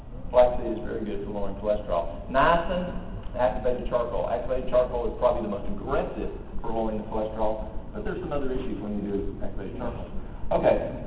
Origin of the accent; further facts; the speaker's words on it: Tennessee, United States; It was environmentally predisposed because I'm from East Tennessee and I eat East Tennessee diet. Just the same as my daddy, my granddaddy, and all the rest of them.